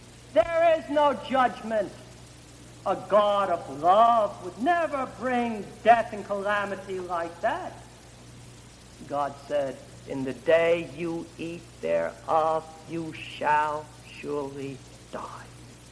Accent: Jersey City, New Jersey, United States; accent: Jersey City; He had a lovely southern accent. Need I say more for my Jersey City accent?

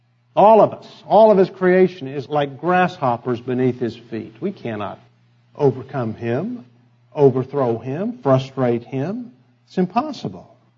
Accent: Kansas City, United States; I thought of my own experience as a boy growing up in Kansas City. Every year it snows there.

